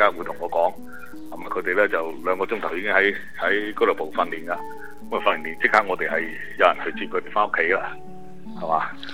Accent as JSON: {"language": "Cantonese", "country": "China", "lives_now": "United States", "said": "即系我哋系中国人，中国人嘅文化咧，同美国人咧、西方人咧有啲唔同"}